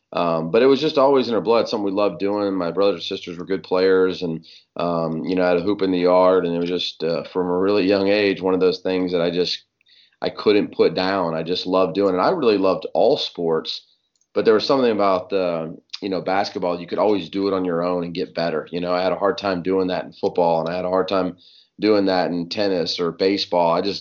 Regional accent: California, United States; I grew up out in California and my dad was a high school coach out there.

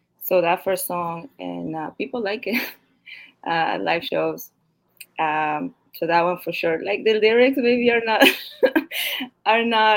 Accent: Queens, New York, United States; I'm from Queens, and growing up, I listened to whatever my older brother listened

